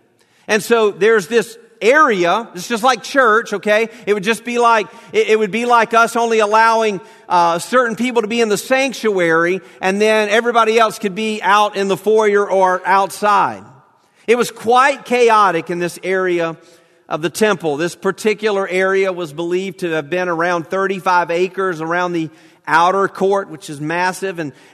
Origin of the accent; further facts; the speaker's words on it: Mississippi, United States; born there; and I was born in Mississippi, and I draw out my eyes sometimes, like that's how He made me.